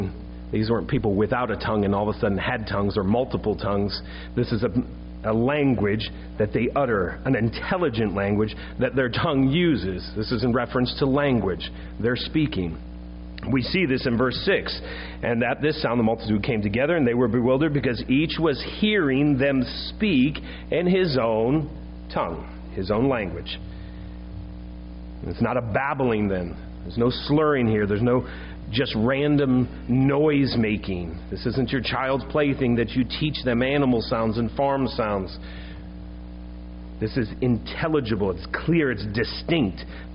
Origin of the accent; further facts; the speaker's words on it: Virginia, United States; I went, "I'm from Virginia. That's literally the South."